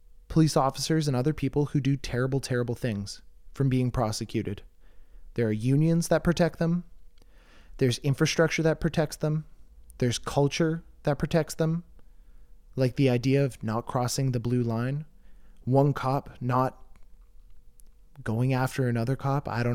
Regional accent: Canada; I'm Canadian. I'm not a Democrat or a Republican.

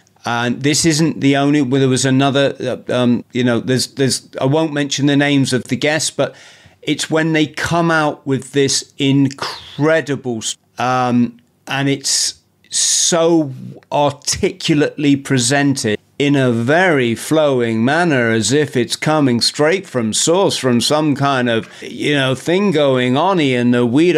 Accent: Northern Ireland, United Kingdom; I'm from Northern Ireland

